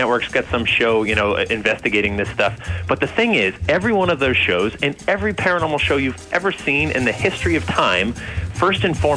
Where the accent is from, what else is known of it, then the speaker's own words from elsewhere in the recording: Newtown, Connecticut, United States; now in Massachusetts, United States; I grew up in Newtown and lived in Massachusetts now, you know, pretty much a New England guy my whole life.